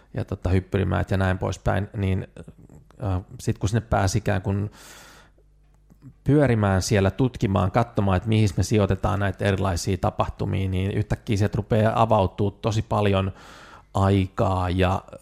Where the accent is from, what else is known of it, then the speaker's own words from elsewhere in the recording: Vantaa, Uusimaa, Finland; Mä oon lähtöisin Vantaalta, niin jotenkin palata vähän sille kotiseudulle